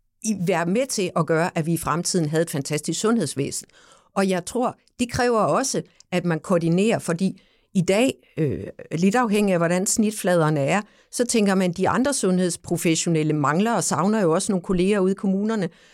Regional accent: Samsø, Central Denmark Region, Denmark; nu er jeg jo fra Samsø, Ole, og der bor jo ikke andet knap 4.000 mennesker.

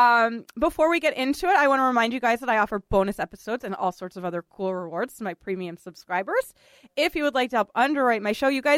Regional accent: Boston, Massachusetts, United States; born or raised there; moved away as an adult

